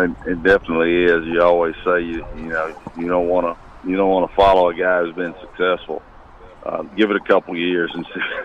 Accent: Hattiesburg, Mississippi, United States; Being able to stay in Hattiesburg, my hometown, keep up with Southern Miss, and it's just been a great 44 years.

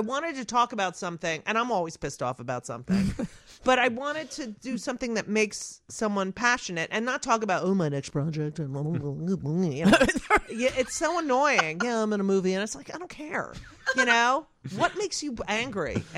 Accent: New Jersey, United States; I grew up in New Jersey in the suburbs.

